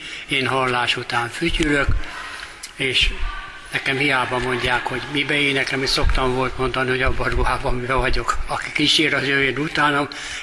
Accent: Csepel, Budapest, Hungary; tudták, hogy Csepeli vagyok

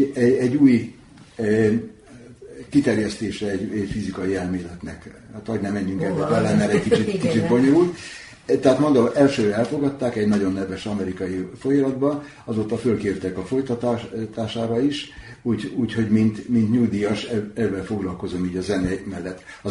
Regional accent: Hungary; Na most hát végül is magyar vagyok, azon kívül hát azért nem is maradtam ott

